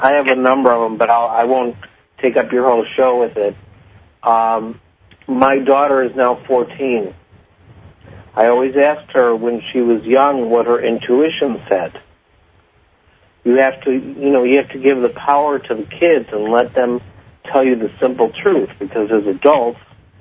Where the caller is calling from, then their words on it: Chicago, Illinois, United States; I'm calling from Chicago.